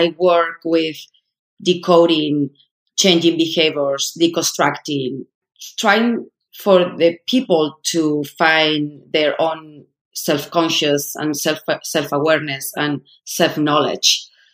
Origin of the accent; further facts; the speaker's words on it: Madrid, Community of Madrid, Spain; I'm from Spain. I'm from Madrid. I was part of the elite.